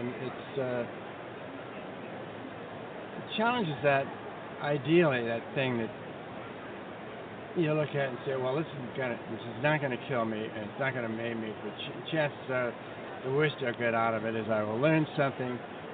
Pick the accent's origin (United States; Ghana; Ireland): United States; Detroit, Michigan; born or raised there